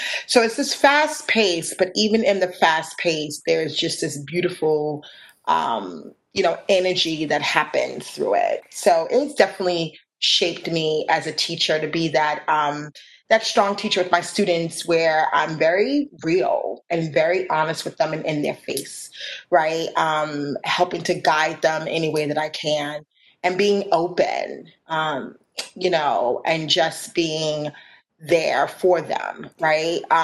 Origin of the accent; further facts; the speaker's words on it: New York City, New York, United States; So growing up in New York City, it's part of the best parts of my life because it has shaped me to be the person I am today.